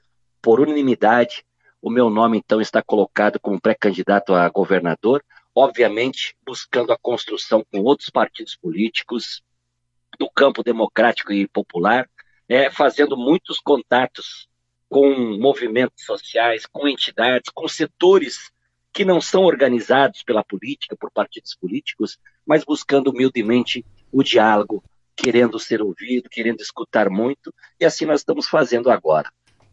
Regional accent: Miraguaí, Rio Grande do Sul, Brazil; venho do interior do estado, nasci em Miraguaí, lá na região Celeiro. Sou um dos 9 filhos do … da Dona Otília.

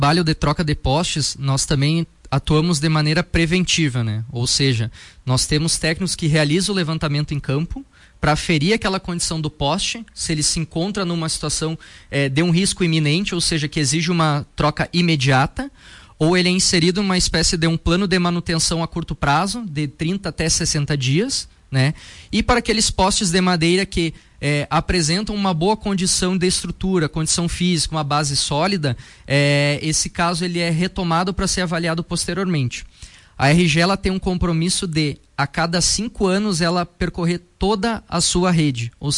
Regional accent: Rio Grande do Sul, Brazil; vim lá do Vale dos Sinos, lá da região de Novo Hamburgo, de São Leopoldo, né? Uma região bastante quente

